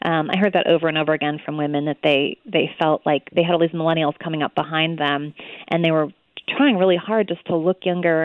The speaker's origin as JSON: {"language": "English", "town": "New York City", "region": "New York", "country": "United States", "said": "I'm from New York City and I talk fast."}